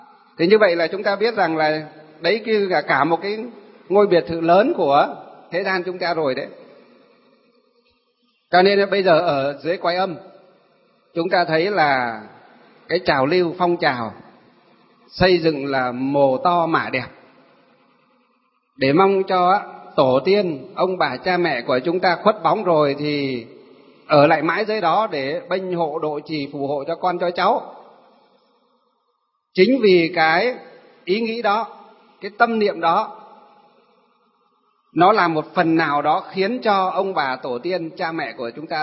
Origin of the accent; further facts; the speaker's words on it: Thanh Lương, Hòa Bình, Vietnam; ví dụ như trong quê nhà tôi cách đây 2 năm, ở trong xã Thanh Lương, Lương Sơn, Hòa Bình á. Ngày xưa là Thanh Lương, Kim Bôi, Hòa Bình, bây giờ chuyển về Lương Sơn.